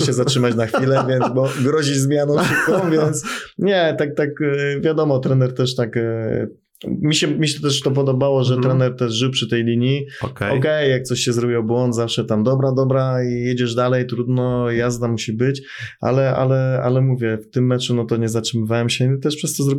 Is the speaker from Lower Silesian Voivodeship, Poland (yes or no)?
no; Poznań, Greater Poland Voivodeship, Poland; jako Poznaniak, no to prawdziwa pyra